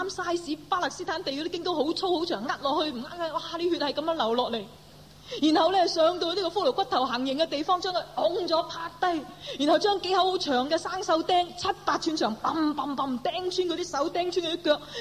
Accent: China; 不过可惜我们中国人慢慢整整下

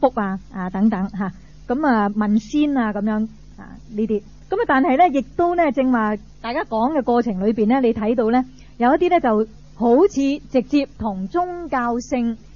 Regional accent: Hong Kong; 或者我哋香港人或者香港嘅

